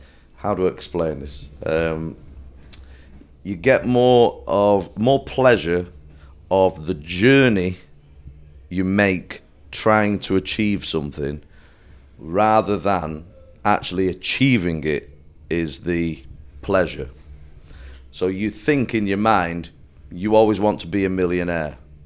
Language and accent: English; United Kingdom; we're British and we're very, very British. So we're early for everything.